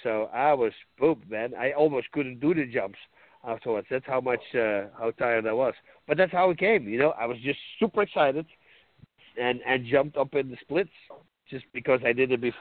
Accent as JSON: {"language": "English", "country": "Netherlands", "said": "So I'm from Holland. I come from Thai boxing."}